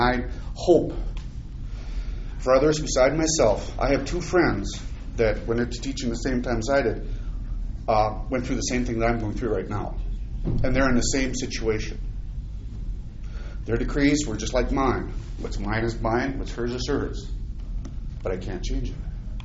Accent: Akeley, Minnesota, United States; I'm from Akeley, Minnesota

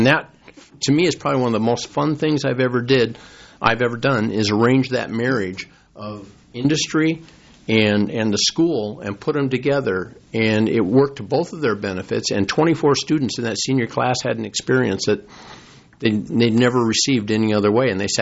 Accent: South Dakota, United States; She's from Iowa. I'm from South Dakota. Minnesota's probably a nice compromise.

